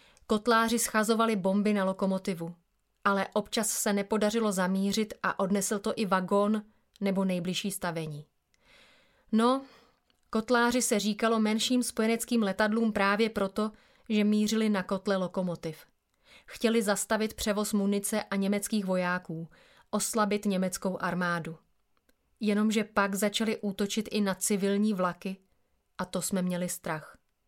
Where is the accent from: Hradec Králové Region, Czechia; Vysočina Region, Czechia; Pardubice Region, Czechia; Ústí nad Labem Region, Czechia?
Vysočina Region, Czechia; Pocházím z Vysočiny. Měli jsme malé hospodářství a chovali jsme prase.